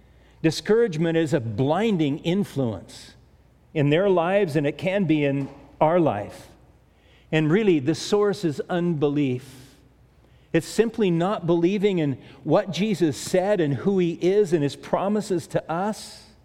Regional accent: Manhattan Beach, California, United States; We used to have those when I grew up in Manhattan Beach.

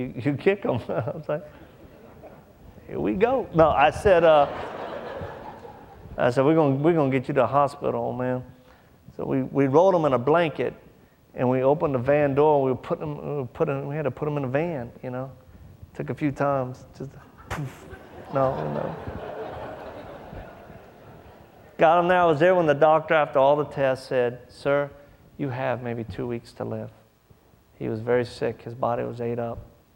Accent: Mississippi, United States; I go through the town where I was raised in Mississippi.

